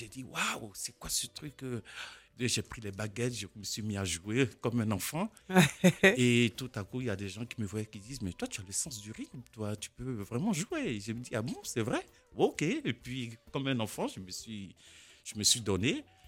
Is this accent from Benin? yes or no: yes; Benin; Oui, je suis béninois, c'est vrai. Vive le Bénin.